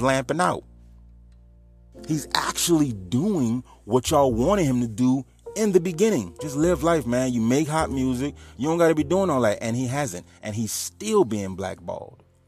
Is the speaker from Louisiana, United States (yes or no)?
yes; New Orleans, Louisiana, United States; now in Houma, United States; I just moved to Houma, but, you know, I'm from New Orleans. And out here in Houma, we also get Q93.